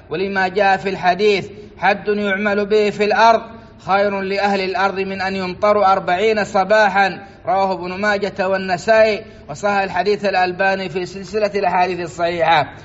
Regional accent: Saudi Arabia; بلادنا السعودية

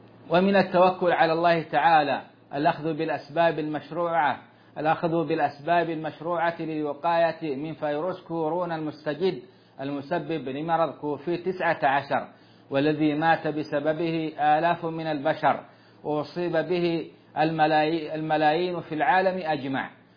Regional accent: Saudi Arabia

